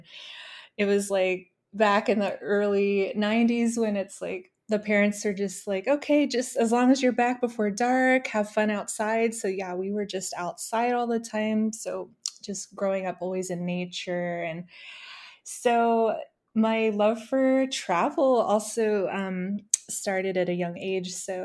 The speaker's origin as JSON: {"language": "English", "region": "Virginia", "country": "United States", "tie": "born or raised there", "said": "I grew up in Northern Virginia, so just outside of Washington, D.C., very diverse area."}